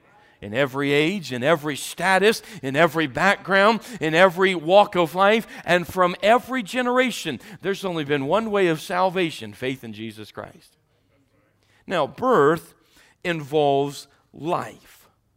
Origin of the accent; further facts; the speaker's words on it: Parkersburg, West Virginia, United States; born there; Where they marked where I was born in West Virginia, sure was.